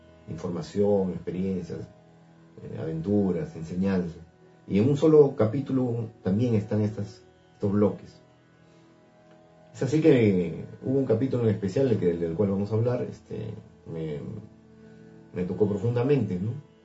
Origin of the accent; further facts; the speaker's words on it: Lima, Peru; soy de Lima, Perú y pertenezco al grupo de lectores de la obra de la Fraternidad Cristiana Universal